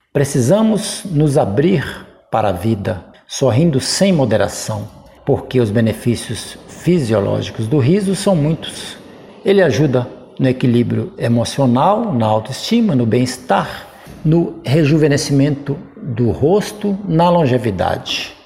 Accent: Nova Era, Minas Gerais, Brazil; Para uma Nova Era, da editora Patuá, escrito em homenagem à minha cidade natal.

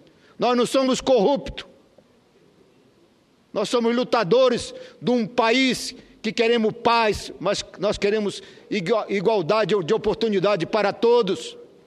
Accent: Pará, Brazil; eu como operário gráfico, venho de um estado lá do Pará

